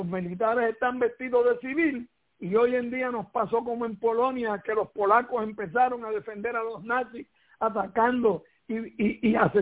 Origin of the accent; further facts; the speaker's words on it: Puerto Rico; Ahora somos los más americanos del mundo después que nos han tratado como a perro y nos siguen tratando como a perro.